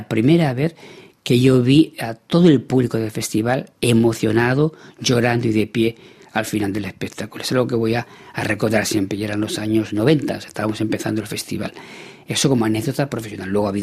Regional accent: Spain; Y ahí nos juntamos un grupo de actores, estudiantes todos, de América Latina, yo como español y algunos europeos

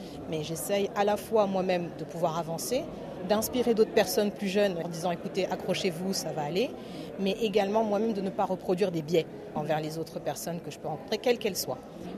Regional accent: Senegal; moved away as an adult; now in Casablanca, Morocco; j'ai grandi au Sénégal, je suis venue en France pour faire ma classe prépa et après j'ai intégré HEC, donc j'y ai passé 4 ans

